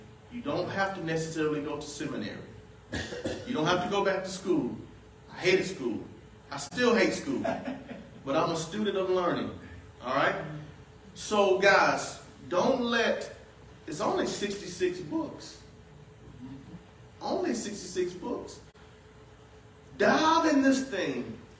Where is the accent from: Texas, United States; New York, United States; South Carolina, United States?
South Carolina, United States; Falfara; I'm from Falfara, South Carolina. I talk a certain way. And I own it. I love it. I'm proud of it.